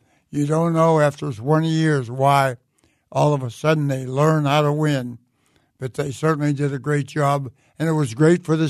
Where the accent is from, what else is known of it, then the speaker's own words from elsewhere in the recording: Swissvale, Pennsylvania, United States; also born or lived in Wilkinsburg; And I grew up in Swissville, not Wilkinsburg. I was born in Wilkinsburg, but I've been born and reared in Swissville